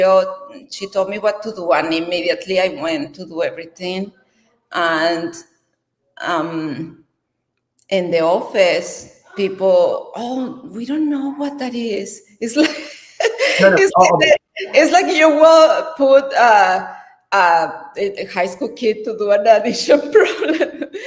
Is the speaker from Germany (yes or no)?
no; Mexico; When I was young, I grew up in Mexico, and my father was very political.